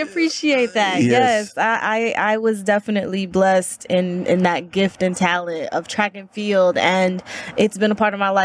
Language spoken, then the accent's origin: English; Virginia, United States; moved away as an adult; also born or lived in North Carolina; now in Atlanta, United States; I'm originally from Virginia, but that track and field got me to North Carolina. I lived in North Carolina for 21 years. Okay. And then I moved to Atlanta last summer.